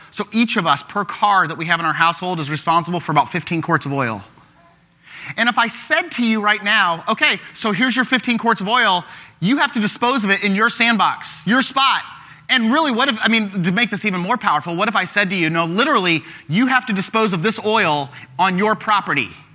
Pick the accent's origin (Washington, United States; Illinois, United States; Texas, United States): Illinois, United States; Glassford; I grew up out in Glassford, and so many farms out in that in rural Peoria County